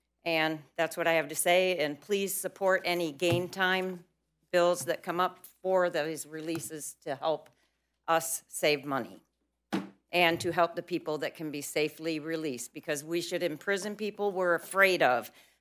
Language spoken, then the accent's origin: English; California, United States; I'm from Orange County.